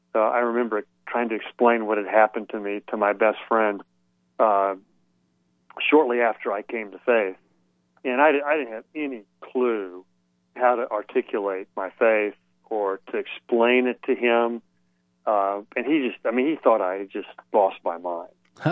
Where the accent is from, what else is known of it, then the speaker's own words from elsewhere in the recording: Texas, United States; My folks were from sort of diehard Presbyterians from the Midwest, and I grew up in Texas.